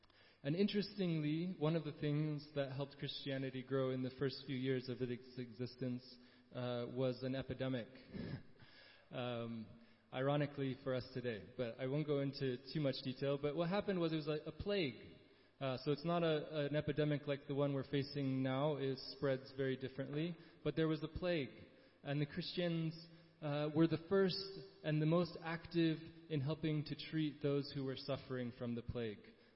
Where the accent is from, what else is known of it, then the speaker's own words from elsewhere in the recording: Ituri, DR Congo; I grew up in Ituri, like I said